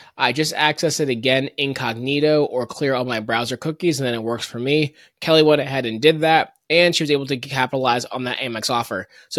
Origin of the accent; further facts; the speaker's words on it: Toronto, Ontario, Canada; being from Toronto, or being Canadian, I should say